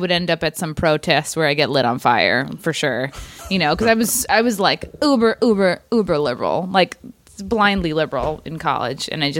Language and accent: English; Rockville Centre, New York, United States; Yeah, I grew up in Rockville Center.